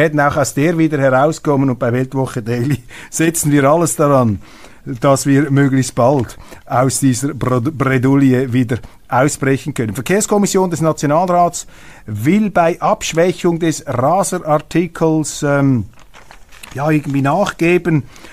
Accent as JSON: {"language": "German", "country": "Switzerland", "said": "Und muss ich dann als Schweizer die Meinung des Bundesrates in der Außenpolitik übernehmen?"}